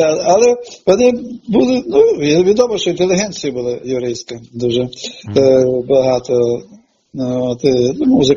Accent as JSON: {"language": "Ukrainian", "town": "Vinnytsia", "region": "Vinnytsia Oblast", "country": "Ukraine", "tie": "born or raised there", "also_born_or_lived": "Ural, Russia", "moved": "as an adult", "said": "Так, як мені було 2,5 роки, переїхали до Вінниці, і до 24 років я мешкав у Вінниці."}